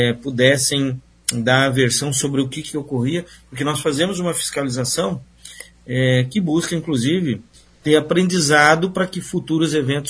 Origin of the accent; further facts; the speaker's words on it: Cascavel, Paraná, Brazil; eu sou da região de Cascavel, né, moro em Cascavel